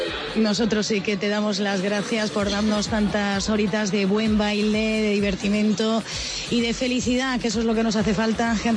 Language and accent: Spanish; Spain; ¿Te imaginabas que los españoles íbamos a ser tan calentitos como los dominicanos?